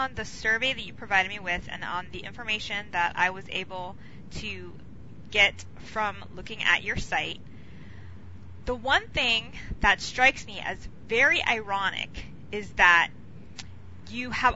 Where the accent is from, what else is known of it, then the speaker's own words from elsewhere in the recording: Miami, Florida, United States; I guess growing up in Miami, I've got that Spanish roll the R thing going.